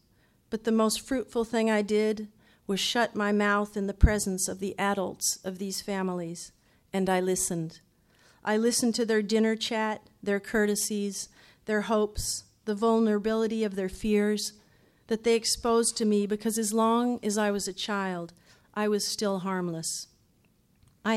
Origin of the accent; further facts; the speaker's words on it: Kentucky, United States; I grew up in Kentucky. Unlike most Kentuckians, I grew up with privilege. My father was a journalist and, as he liked to refer to himself, a gentleman farmer. I was raised on a small cattle farm